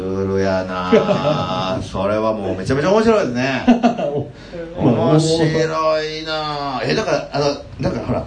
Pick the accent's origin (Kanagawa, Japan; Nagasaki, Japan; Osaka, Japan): Osaka, Japan; 僕らやっぱそれ地元の大阪の人間でもやっぱり、あそこ夜はやっぱり男でも一人歩き怖いですもんね